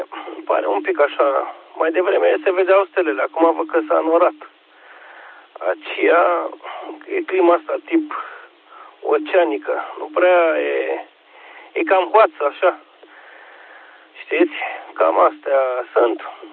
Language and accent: Romanian; Romania; demonstrez că sunt român cu numărul de matriculare, că e înscris camionul pe România H și pe București.